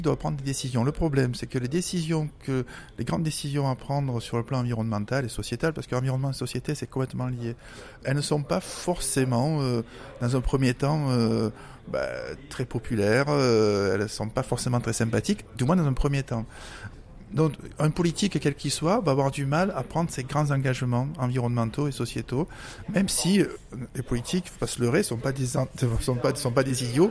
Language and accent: French; Marseille, Provence-Alpes-Côte d'Azur, France; Je suis Marseillais de souche, ça s'entend.